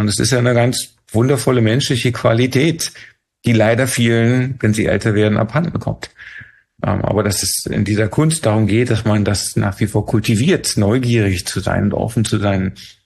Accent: East Germany, Germany; Ich bin in der DDR groß geworden und mit dem Verständnis, dass ich das Land nie verlassen werden kann.

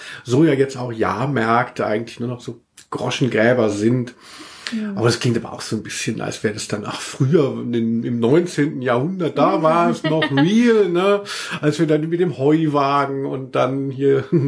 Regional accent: Cologne, North Rhine-Westphalia, Germany; Also ich komme ja aus Köln, wie man weiß.

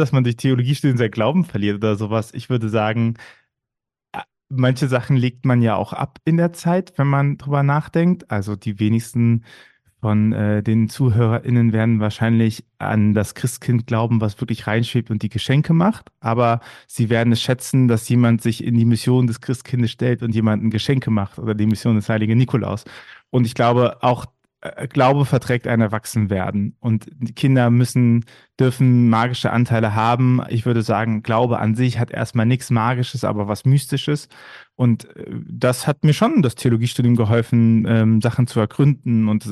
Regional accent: Bonn, North Rhine-Westphalia, Germany; dass ich ganz klassisch kirchlich sozialisiert bin. Ich bin ja gebürtiger Bonner, also ich bin ja im Sendegebiet geboren und bin da ganz normal in die Kirchgemeinde gegangen. Aber sowohl in die evangelische als auch in die katholische, denn rheinisch-katholisch

